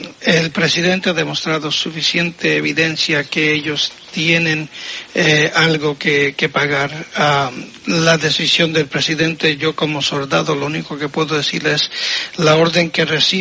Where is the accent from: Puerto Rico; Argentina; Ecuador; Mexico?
Puerto Rico; born there; also born or lived in Málaga, Spain; Yo nací en Puerto Rico.